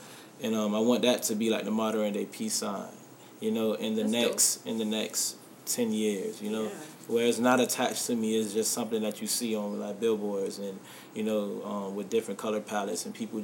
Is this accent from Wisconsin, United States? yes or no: no; Kansas City, Missouri, United States; 12 and when I was younger, I grew up in Kansas City.